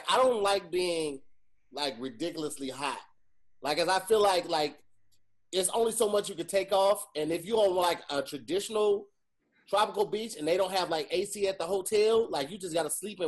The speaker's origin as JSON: {"language": "English", "town": "St. Louis", "region": "Missouri", "country": "United States", "lives_now": "Los Angeles, United States", "said": "I'm not from LA. You forget. I'm not from here. I'm from St. Louis. Okay. We get real winters."}